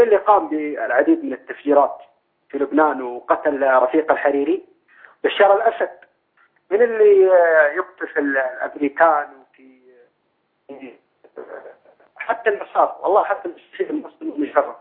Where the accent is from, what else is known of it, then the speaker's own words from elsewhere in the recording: Saudi Arabia; انا طبعا سعودي